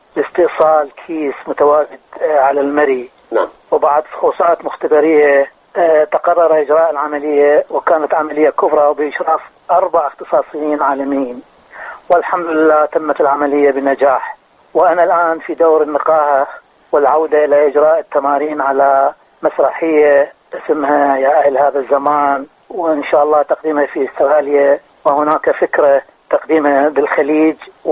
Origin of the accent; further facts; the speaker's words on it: Amarah, Maysan, Iraq; also born or lived in Karrada, Baghdad; الحقيقي مواليد 43 لكن بالجنسية مواليد 37. أنا ولو من الجنوب من العمارة